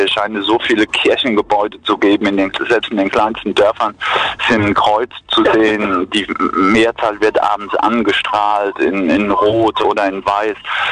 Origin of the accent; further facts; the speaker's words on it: Germany; für uns als Deutsche, Thema geteiltes Land, ist ja auch immer ein dankbarer Rückblick in unsere Vergangenheit